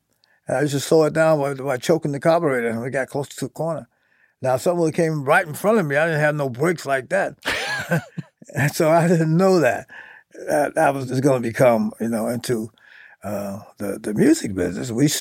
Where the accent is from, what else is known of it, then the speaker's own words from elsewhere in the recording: Youngstown, Ohio, United States; So I never liked the name when I was growing up in Youngstown